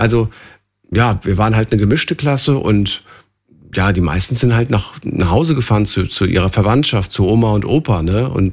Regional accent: Frankfurt, Hesse, Germany; ich komme ja aus Frankfurt

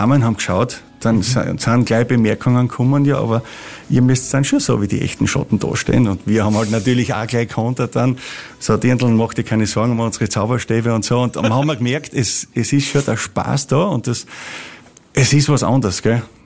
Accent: Styria, Austria; nein, mit unserem Dialekt, wir sind schon Steirer.

